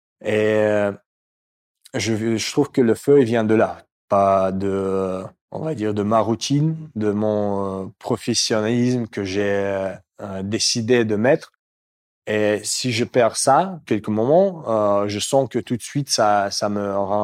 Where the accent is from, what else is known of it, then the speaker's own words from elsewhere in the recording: Moscow, Russia; French is a second language; Je viens de Moscou.